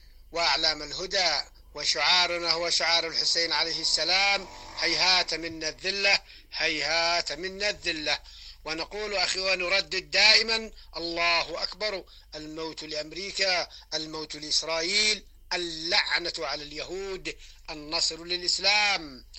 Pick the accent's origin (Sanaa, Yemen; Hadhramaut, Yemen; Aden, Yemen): Sanaa, Yemen; ونحن دائما كيمنيين نردد أننا قوما نتولى الله ورسوله والإمام علي وأعلام الهدى